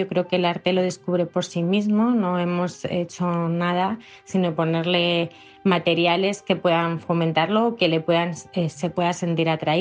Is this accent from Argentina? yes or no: no; Madrid, Community of Madrid, Spain; de Madrid de nuevo